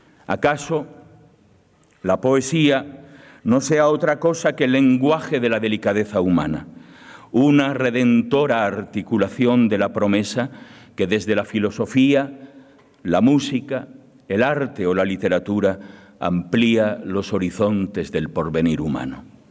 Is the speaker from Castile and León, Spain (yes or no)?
yes; Castile and León, Spain; Vengo de los valles del Bierzo, del mismo pueblo, de la misma calle donde nació Fray Martín Sarmiento